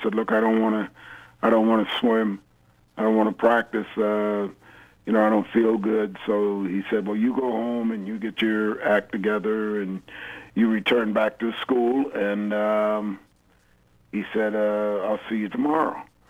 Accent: Plainfield, New Jersey, United States; born there; I was born in Plainfield, New Jersey.

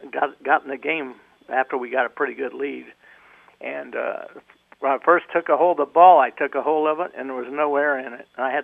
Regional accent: Indianapolis, Indiana, United States; also born or lived in South Bend; I was born in South Bend during the Depression in 1930, and my dad was with the phone company, and he was a supervisor in Indianapolis

